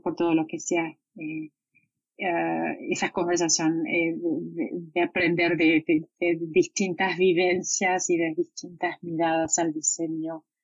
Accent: Argentina; now in United States; Yo soy argentina, de origen, radicada en Estados Unidos hace más de 20 años, comunicándome hoy con ustedes desde Buenos Aires, donde vine a visitar a mis padres 15 días a trabajar de manera remota.

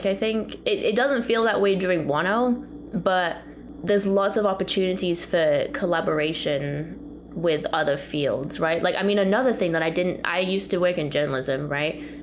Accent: Newcastle, North East England, United Kingdom; Newcastle United. That's my hometown football team.

